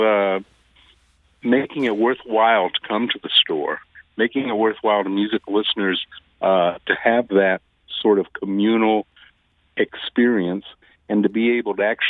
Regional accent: Deep South, United States; Well, he was from the Northeast. I was from the Deep South. I think in some ways I had a more visceral exposure to the music.

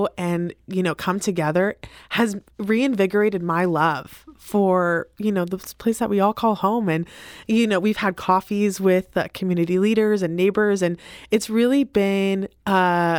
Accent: O'Fallon, Missouri, United States; Yeah, I grew up in the St. Louis region, just outside in O'Fallon, Missouri

